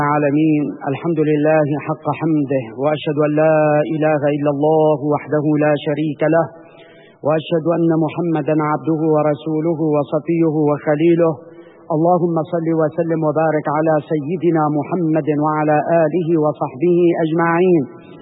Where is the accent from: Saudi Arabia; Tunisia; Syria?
Syria; فأنا عربي وأنا سوري ومن قبل أنا مسلم.